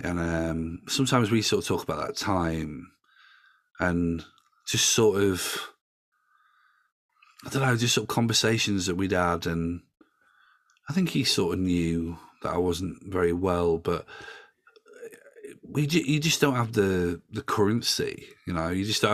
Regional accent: Yorkshire and the Humber, United Kingdom; I mean, I'm from Yorkshire, you know

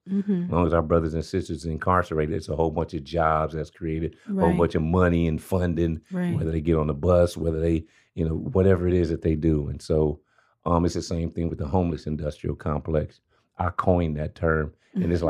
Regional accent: Los Angeles, California, United States; I'm born and raised in South Central LA, and you got that South Central LA state of mind.

